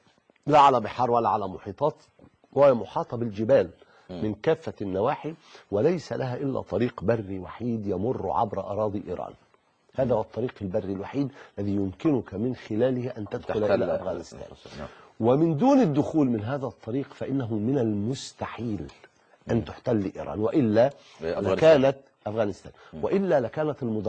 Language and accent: Arabic; Egypt; بل إنه عندنا في مصر